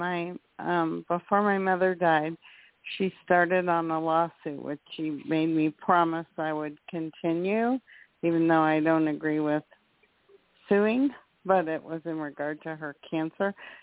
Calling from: Florida, United States; from Florida.

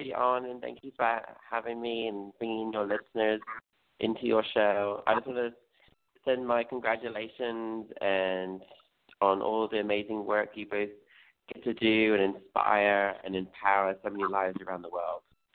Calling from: Glendale, California, United States; I'm calling from Glendale, California.

